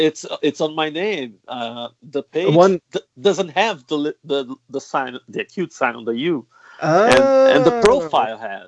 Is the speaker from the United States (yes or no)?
no; Rio de Janeiro, Brazil; accent: Rio; English is a second language; now in Berlin, Germany; And with my accent from Rio, it's even Kasus.